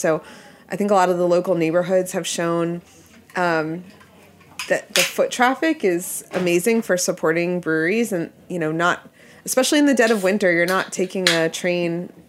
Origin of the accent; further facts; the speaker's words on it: Pennsylvania, United States; I grew up in Pennsylvania, so the closest.